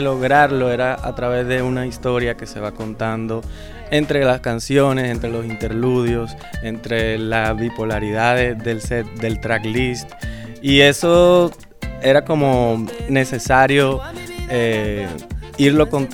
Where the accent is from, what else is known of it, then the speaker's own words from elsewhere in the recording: Colombia; conocer por el folclore colombiano a través del vallenato, que es de cierta forma lo que más se conoce en mi país